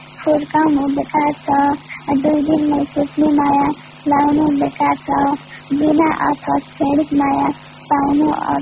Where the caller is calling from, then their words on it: Shankarnagar, Lumbini Province, Nepal; शङ्करनगरदेखि।